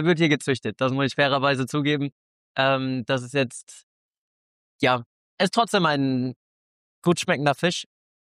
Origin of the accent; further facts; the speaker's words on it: Arco da Calheta, Madeira, Portugal; Aber ja, an sich würde ich sagen, dort findet man den besten Poncha. Bei uns in Arco de Caliente, Massapeach.